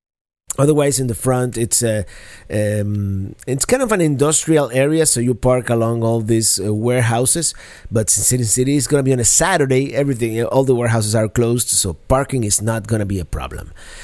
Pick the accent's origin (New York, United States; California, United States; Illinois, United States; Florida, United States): Florida, United States; I've kind of neglected my home state of Florida for a long time